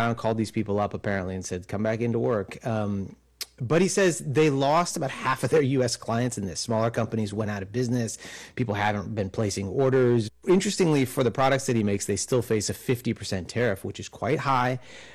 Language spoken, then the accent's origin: English; United States; people in China are generally quite warm when I introduce myself, when they learn that I'm American.